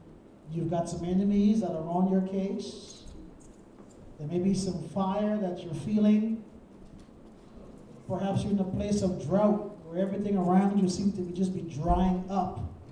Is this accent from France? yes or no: no; Ghana; As a kid growing up in Ghana, I couldn't stand those locusts.